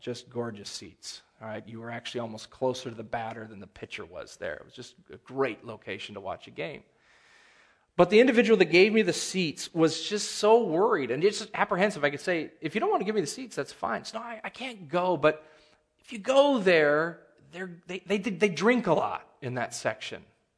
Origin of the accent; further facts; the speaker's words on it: Wisconsin, United States; I grew up in Wisconsin. My favorite team is called the Brewers for a reason, okay?